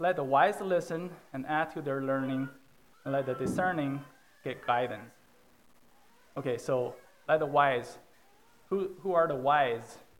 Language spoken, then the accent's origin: English; China; You know, growing up in China, when people were poor, it didn't affect them day-to-day life.